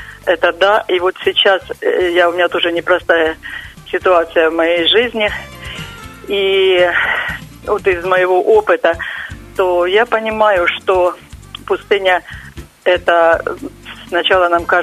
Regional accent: Kharkiv Oblast, Ukraine; я из Харьковской области.

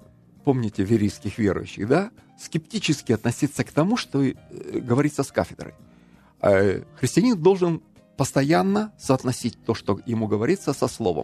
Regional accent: Crimea, Ukraine; now in Kyiv, Ukraine; Покаялся в Крыму, я сам из Крыма.

